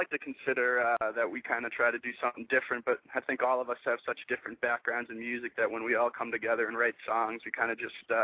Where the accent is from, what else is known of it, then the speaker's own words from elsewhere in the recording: Boston, Massachusetts, United States; now in Los Angeles, United States; I'm from Boston, and I moved to LA like 3 years ago.